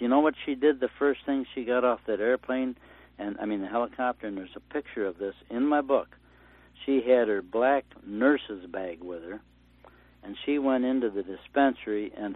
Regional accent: Detroit, Michigan, United States; born there; I was born in Detroit, Michigan.

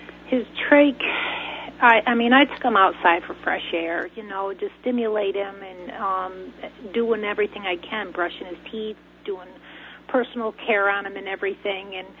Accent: New York, United States; until I brought him back to my hometown because I had to go back to work. I took a 6 months leave off of work, and when I got him into the Chemung County Nursing Home, that's when my nightmares began

